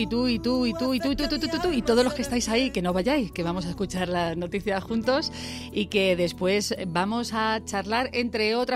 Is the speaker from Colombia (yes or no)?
no; Spain